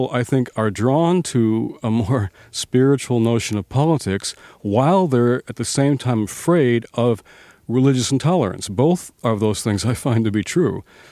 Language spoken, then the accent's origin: English; Detroit, Michigan, United States; Well, I grew up in Detroit, and the home of Motown.